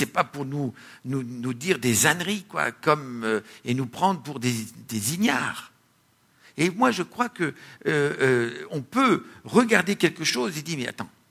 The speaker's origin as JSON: {"language": "French", "country": "France", "said": "Il y a un livre qui a été écrit chez nous en France"}